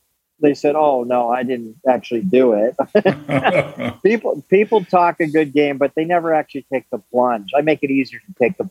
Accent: New Canaan, Connecticut, United States; I grew up in New Canaan, Connecticut.

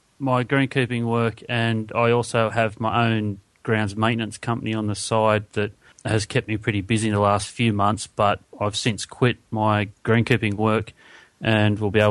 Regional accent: Upton-upon-Severn, West Midlands, United Kingdom; also born or lived in Newcastle, Australia; I'm from Upton-upon-Severn in Worcestershire and also Newcastle, New South Wales, Australia.

